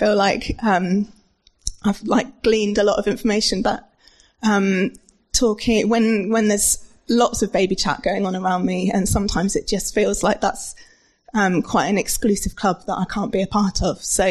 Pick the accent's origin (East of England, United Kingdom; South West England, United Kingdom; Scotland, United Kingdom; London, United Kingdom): South West England, United Kingdom; I'm almost 35. I grew up in Cornwall and I studied at Falmouth and then I left never to return.